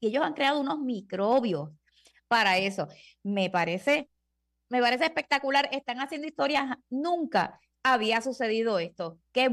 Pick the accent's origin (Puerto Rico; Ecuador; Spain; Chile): Puerto Rico; San Juan; now in Aguadilla, Puerto Rico; Ah, de sanjuanera a aguadillana. Bueno, tengo mitad y mitad. Soy de San Juan, pero vivo aquí feliz de la vida.